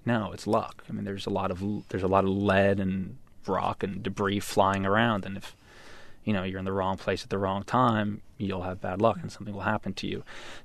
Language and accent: English; United States; So being an American, let me put you this way.